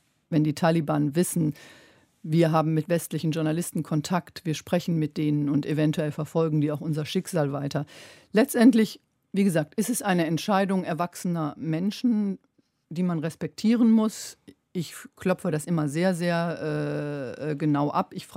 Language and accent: German; Krefeld, North Rhine-Westphalia, Germany; Ich bin da geboren, aber aufgewachsen bin ich in Krefeld.